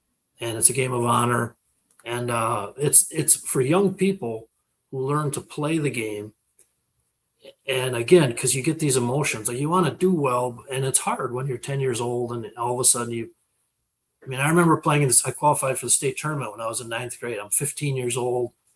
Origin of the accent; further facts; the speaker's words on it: Benson, United States; I had my heart broken at a tournament in my hometown of Benson one year